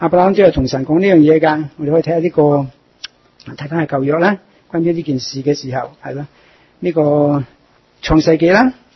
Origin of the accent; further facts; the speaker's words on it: China; 就算喺我哋中国人嚟讲都系啦